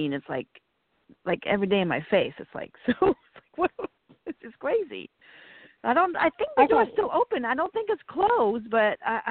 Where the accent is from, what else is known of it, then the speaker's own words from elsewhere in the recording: Virginia, United States; I'm from Virginia.